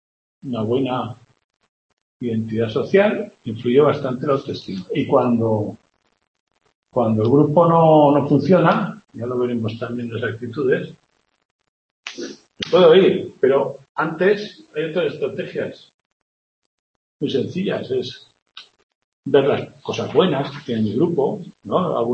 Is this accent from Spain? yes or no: yes; Spain; yo digo, yo soy español, bien.